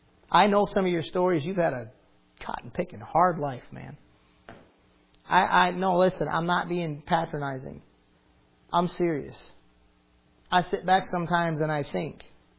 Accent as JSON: {"language": "English", "town": "Detroit", "region": "Michigan", "country": "United States", "tie": "born or raised there", "said": "I grew up near Detroit, Michigan."}